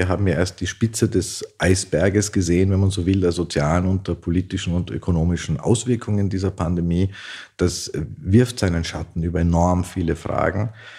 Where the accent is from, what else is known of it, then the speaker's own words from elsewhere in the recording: Austria; Und wir als Österreicher werden auf jeden Fall unseren Beitrag leisten.